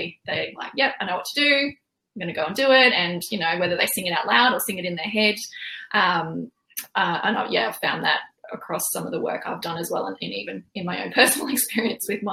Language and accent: English; Queensland, Australia; accent: Australian; I live in Australia, if you can't tell by my accent.